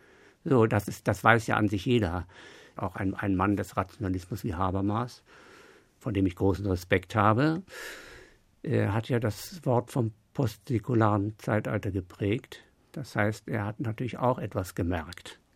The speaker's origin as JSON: {"language": "German", "region": "Northern Germany", "country": "Germany", "said": "Ich bin Norddeutscher, das heißt, ich liebe die Ebene"}